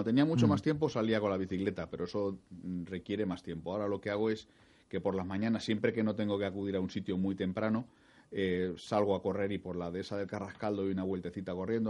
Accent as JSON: {"language": "Spanish", "town": "Alcalá de Henares", "region": "Community of Madrid", "country": "Spain", "lives_now": "Arganda del Rey, Spain", "said": "la suerte es que yo también soy originario de Alcalá. Yo, bueno, aunque ya llevo, me considero argandeño por los cuatro costados, soy originario de Alcalá. Así que puedo decir con certeza que Cervantes nació en mi pueblo."}